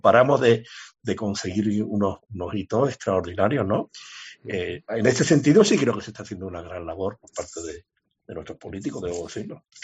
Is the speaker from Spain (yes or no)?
yes; Málaga, Andalusia, Spain; no ya solamente como malagueño por ser de Málaga